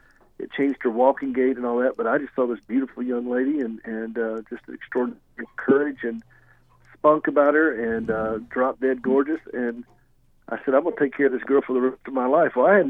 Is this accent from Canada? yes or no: no; the South, United States; This is how I sound. Mm-hmm. I mean, I am from the South.